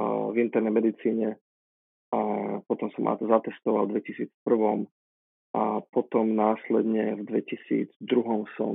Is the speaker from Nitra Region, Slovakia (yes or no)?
yes; Nové Zámky, Nitra Region, Slovakia; Ja som pôvodne z Nových Zámkov.